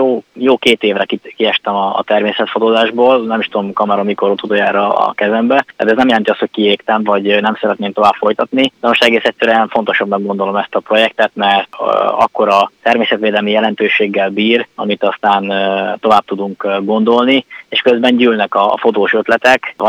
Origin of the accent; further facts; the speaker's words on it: Bács-Kiskun, Hungary; Én itt nőttem fel ebben a közegben, és itt ismertem meg először saját magam az állatokat.